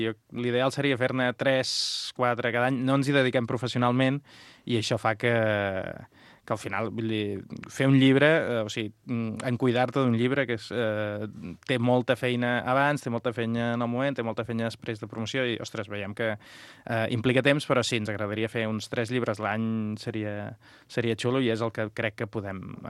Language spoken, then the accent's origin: Catalan; Catalonia, Spain; els tres som dels Baix Camp.